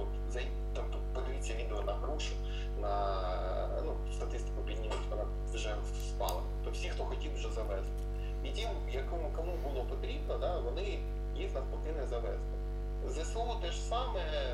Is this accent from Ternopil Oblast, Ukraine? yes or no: no; Mariupol, Donetsk Oblast, Ukraine; Ну, от я з Маріуполя.